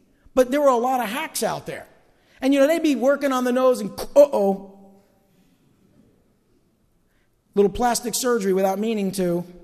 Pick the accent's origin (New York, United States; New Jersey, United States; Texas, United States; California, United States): New Jersey, United States; East Rutherford; Because I grew up in East Rutherford. I was there when they built the first stadium.